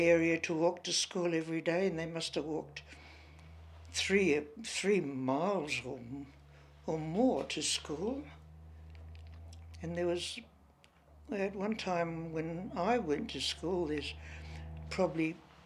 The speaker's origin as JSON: {"language": "English", "town": "Angaston", "region": "South Australia", "country": "Australia", "tie": "born or raised there", "said": "I'm proud that I can call myself a Barossaite. I was born in the Angaston Hospital, premature."}